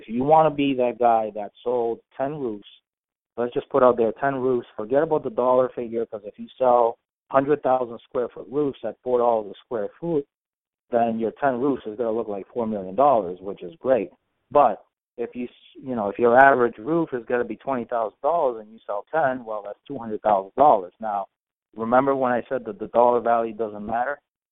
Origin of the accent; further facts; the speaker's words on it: Massachusetts, United States; I mean, I'm from Massachusetts, so here everybody and their cousin and their uncle and your neighbor next door is going to sue you